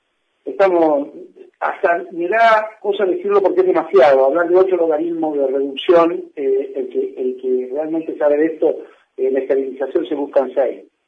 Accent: Bolívar, Buenos Aires Province, Argentina; moved away as an adult; now in Mar del Plata, Argentina; yo hace 25 años que vivo en Mar del Plata, me preguntan, ¿vos de dónde sos? De Bolívar.

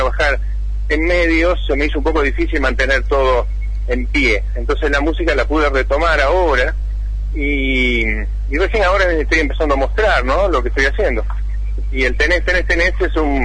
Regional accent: Carlos Pellegrini, Santa Fe, Argentina; yo soy de un pueblito de la provincia de Santa Fe que se llama Carlos Pellegrini

